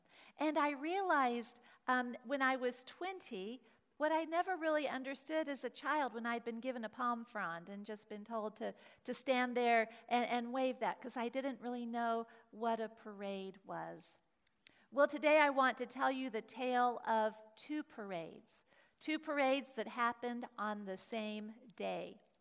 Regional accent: Atlanta, Georgia, United States; now in Blue Springs, United States; Growing up in Atlanta, I don't think I ever went to a parade.

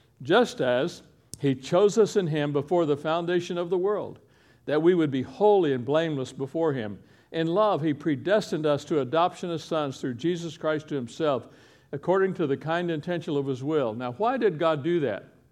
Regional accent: Kentucky, United States; My dad used to say, growing up in Eastern Kentucky, son, we don't accept charity.

